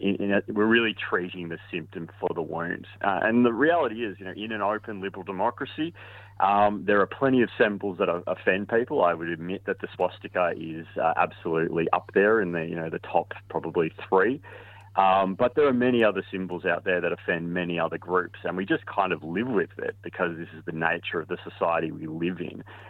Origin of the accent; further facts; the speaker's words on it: United States; now in Australia; You know, my own heritage, I'm from the United States.